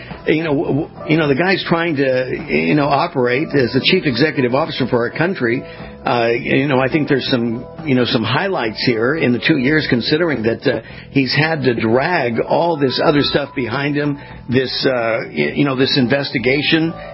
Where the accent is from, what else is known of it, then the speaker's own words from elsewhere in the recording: California, United States; moved away; I mean, I was from California, Justin. I moved out of there 4 years ago and lived in Huntington Beach, which was a very red state area where Dana Rohrabacher was.